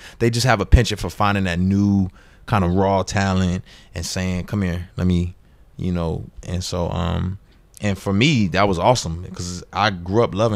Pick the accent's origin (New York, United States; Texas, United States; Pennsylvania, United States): Texas, United States; Houston; So I'm coming from Houston, right?